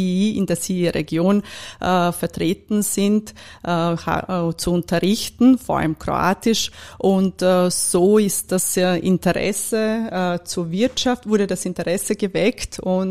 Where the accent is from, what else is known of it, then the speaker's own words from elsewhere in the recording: Bosnia & Herzegovina; German is a second language; moved away as an adult; now in Vienna, Austria; Ja, ich komme aus Bosnien und damals war natürlich die Perspektive verglichen zu jetzt war nicht besonders toll und ich habe mich auf jeden Fall entschieden, das Land leider zu verlassen